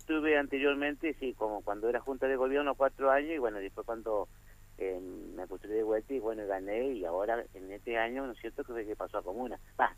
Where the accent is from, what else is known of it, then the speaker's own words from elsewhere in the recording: Rosario del Tala, Entre Ríos, Argentina; yo hace 15 años que estoy acá en Guardamonte. Yo soy oriundo de Rosario del Tala. Por negocio me vine acá a Guardamonte